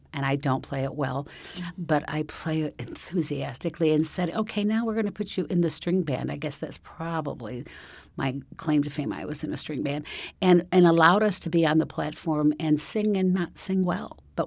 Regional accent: Rockford, Illinois, United States; I grew up in Rockford, Illinois. I'm a child of immigrant parents from Sweden. I grew up in a humble environment.

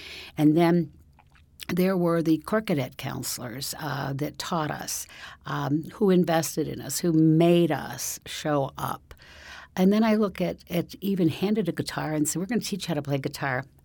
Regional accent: Rockford, Illinois, United States; I grew up in Rockford, Illinois. I'm a child of immigrant parents from Sweden. I grew up in a humble environment.

